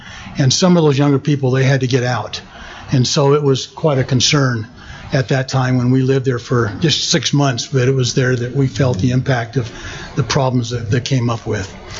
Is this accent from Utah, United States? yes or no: yes; Ogden, Utah, United States; moved away; We came from Ogden area and had a chance in my move a little bit to live in what was the LDS Temple Apartments, just adjacent around to the Ogden Temple.